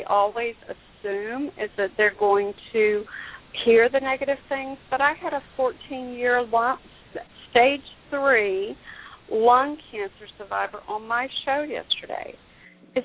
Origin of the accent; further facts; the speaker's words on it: North Carolina, United States; there are two major facilities in my hometown in North Carolina, too.